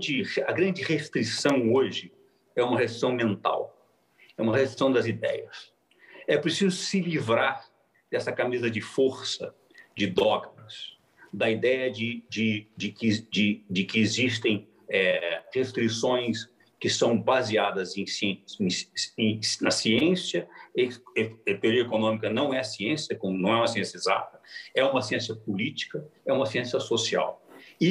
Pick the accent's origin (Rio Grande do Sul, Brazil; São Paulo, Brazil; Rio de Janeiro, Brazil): Rio de Janeiro, Brazil; é o Rio de Janeiro, e é o estado, o meu estado, onde eu nasci, onde eu cresci, onde eu vivi grande parte da minha vida